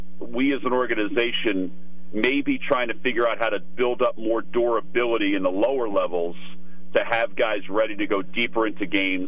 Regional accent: Jersey City, New Jersey, United States; born there; because I was born in Jersey City.

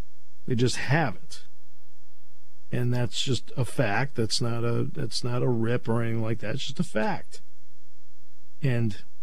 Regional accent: New England, United States; just because I grew up in New England doesn't mean I'm not fair

